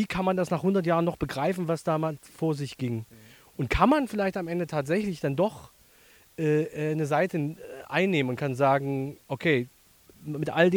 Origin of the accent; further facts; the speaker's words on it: Magdeburg, Saxony-Anhalt, Germany; Wir sind alle sozusagen DDR-sozialisiert. Wir sind ja alle mit der Geschichte der Arbeiterklasse irgendwie aufgewachsen. Also ich komme aus Magdeburg.